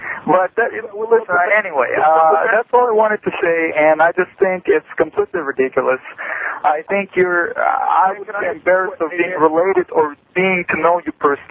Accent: Russia; Listen, I'm a security guard, and I come from Russia.

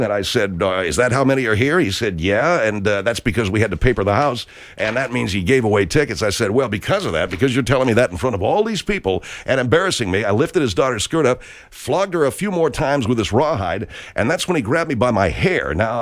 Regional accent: Little Rock, Arkansas, United States; the Sluggo Country Festival there in Arkansas in Little Rock, my hometown.

